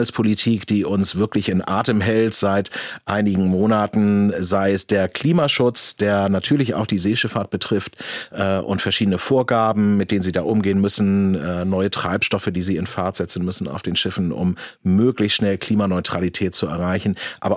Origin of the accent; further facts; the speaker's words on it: Hamburg, Germany; Aufgewachsen als kleiner Junge in Bergedorf, im wunderschönen Osten dieser Stadt. Und dann langsam aber sicher in die Innenstadt gerückt, über Eppendorf, Winterhude, Alsterdorf, im Moment in Wellingsbüttel, auf dem Weg nach Poppenbüttel.